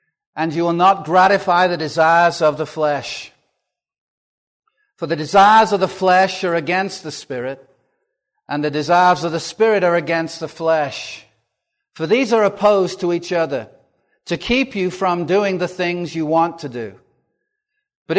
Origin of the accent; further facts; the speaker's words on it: England, United Kingdom; moved away as an adult; now in United States; I'll tell you I'm from England originally. I've been here in the Valley since 1992, so the English think I sound American, and the Americans know I sound English.